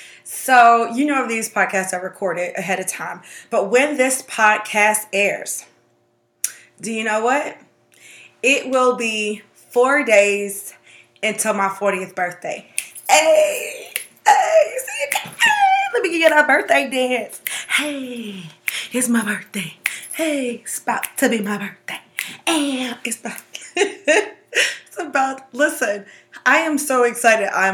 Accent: Florida, United States; I'm from Florida. I am from Florida. And I think that matters. Even though I live in North Carolina, I feel like telling you I'm from Florida matters.

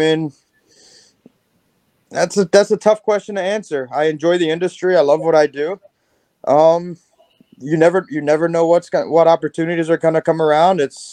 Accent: Coral Springs, Florida, United States; born there; I was born in Coral Springs, Florida.

